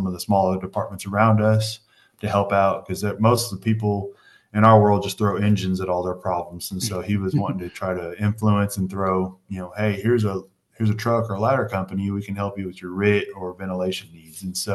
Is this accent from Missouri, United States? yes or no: yes; St. Louis, Missouri, United States; born there; also born or lived in Texas / Florida; now in Collinsville, United States; Currently live in Collinsville, Oklahoma. I was born in St. Louis, Missouri, lived in Texas as well as Florida, all over the place